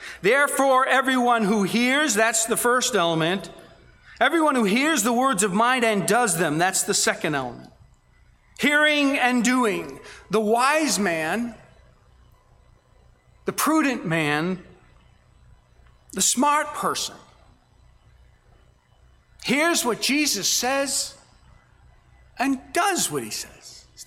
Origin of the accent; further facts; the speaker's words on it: Boston, Massachusetts, United States; now I grew up in the Boston area, and I've been through Boston. I used to know the streets of Boston.